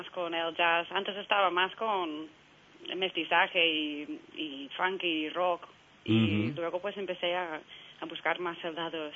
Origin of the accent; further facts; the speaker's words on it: California, United States; moved away as an adult; now in Barcelona, Spain; soy de California y viví ahí 18 años y luego fui a vivir en Barcelona, 17 uh-huh. años más.